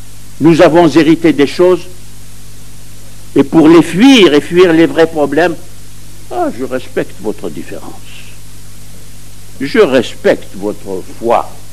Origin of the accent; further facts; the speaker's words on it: France; je suis français